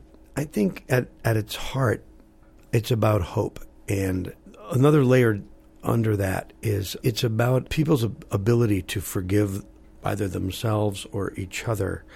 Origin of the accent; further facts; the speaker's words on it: Green Bay, Wisconsin, United States; I grew up in Green Bay, for God's sake.